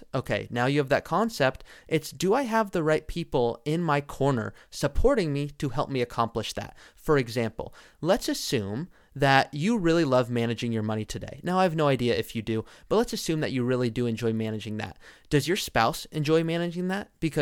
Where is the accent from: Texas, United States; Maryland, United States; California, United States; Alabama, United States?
California, United States; Malibu; I grew up in Malibu, California. Malibu is a very affluent area.